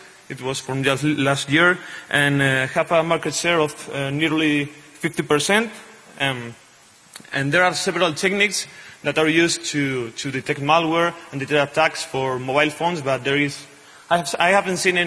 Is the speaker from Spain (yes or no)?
yes; Spain; I'm from Spain. I don't like partying.